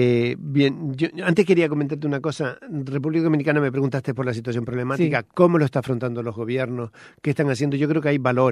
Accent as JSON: {"language": "Spanish", "region": "Canary Islands", "country": "Spain", "moved": "yes", "said": "yo soy de las Islas Canarias. Hace ya mucho que salí de vivir allí de forma estable, ¿no?"}